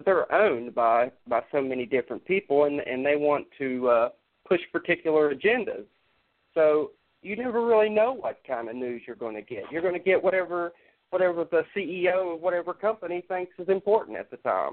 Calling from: Ohio, United States; I'm from Ohio.

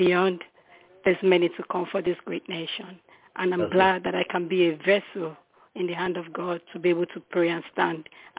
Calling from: Florida, United States; Yes, I'm calling you from Florida. I'm now in Florida.

